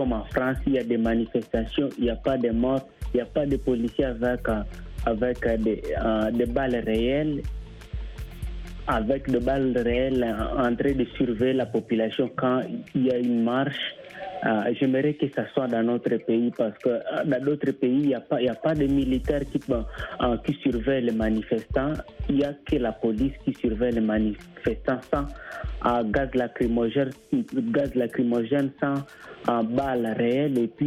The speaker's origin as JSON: {"language": "French", "country": "DR Congo", "said": "je suis congolais, j'aime notre pays"}